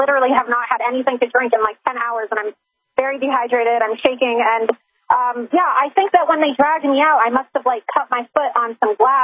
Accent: Arizona, United States; Oh, yeah, and I'm from Arizona, Alex, so I know what hot is

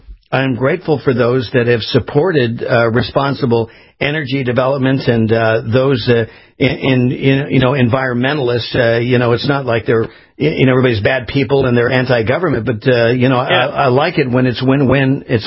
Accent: California, United States; I grew up in California where it was an absolute mess.

